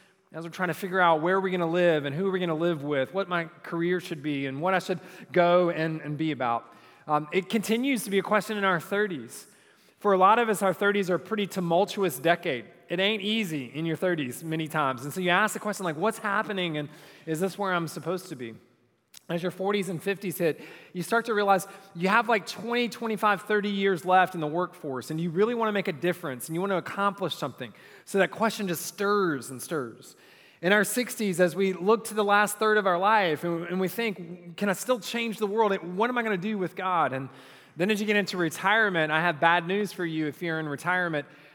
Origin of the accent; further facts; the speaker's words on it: the South, United States; I thought that was the right answer. I'm a Southerner.